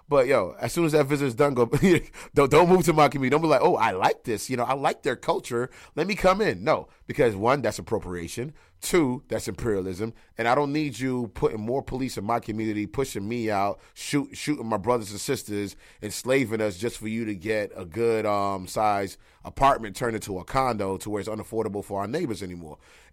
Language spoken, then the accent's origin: English; Brooklyn, New York, United States; Like, yo, I'm a kid from Brooklyn.